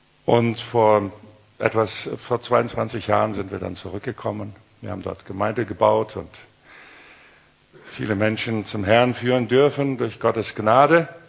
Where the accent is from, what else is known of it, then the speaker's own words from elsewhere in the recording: Germany; ich bin Deutscher, ich wohne hier, ich möchte gern das Flair, das hebräische Flair rüberbringen.